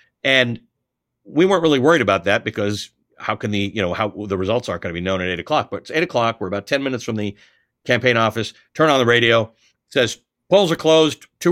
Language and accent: English; Canada; also born or lived in Kenya; And then I grew up in Canada, which is a free and democracy and vibrant democracy.